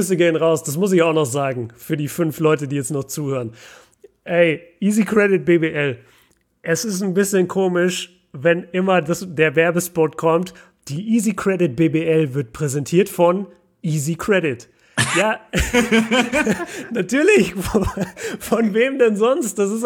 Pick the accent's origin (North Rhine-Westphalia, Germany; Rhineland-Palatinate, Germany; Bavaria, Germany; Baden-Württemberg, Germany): Bavaria, Germany; Nuremberg; als Nürnberger ist das halt ein Riesenthema, weil Bamberg gleich bei uns ist